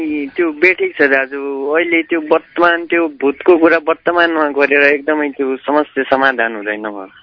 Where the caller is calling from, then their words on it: Dadeldhura, Sudurpashchim Province, Nepal; हजुर म सुन्दर सुदूरपश्चिमको डनेलधुरादेखि